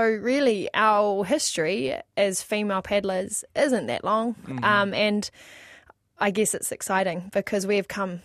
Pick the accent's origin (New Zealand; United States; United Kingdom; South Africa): New Zealand; Whakatane, Bay of Plenty; also born or lived in Opotiki; now in Auckland, New Zealand; growing up in Whakatane and Opotiki, around me there was a lot of culture and Māoritanga, and I guess for me it's like now I've left home, I live in Auckland